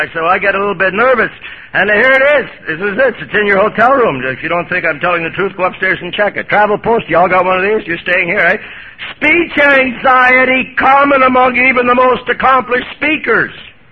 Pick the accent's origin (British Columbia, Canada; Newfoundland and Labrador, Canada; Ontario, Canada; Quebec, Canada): Quebec, Canada; Montreal; Everybody always asks me, where do you come from? And my real home is Montreal, Canada.